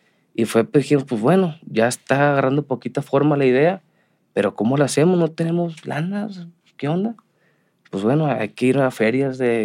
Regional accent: Mexico; Que si somos mexicanos hay cabeza, inteligencia, sí.

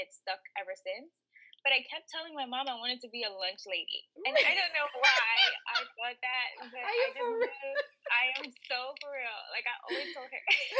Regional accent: Bronx, New York, United States; but I'm from the Bronx, and I am a full-time beauty and lifestyle content creator, a model, and recently a photographer.

